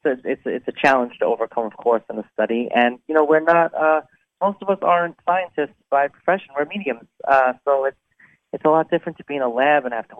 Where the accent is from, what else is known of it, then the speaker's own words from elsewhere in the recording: New York, United States; I'm not in my home state of New York. I'm traveling.